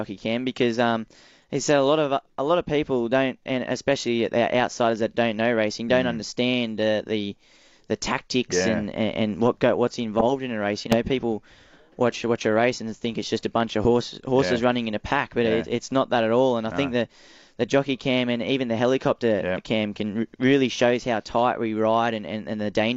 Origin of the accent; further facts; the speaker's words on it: Sydney, New South Wales, Australia; Not at all, actually. I come from the northern beaches of Sydney.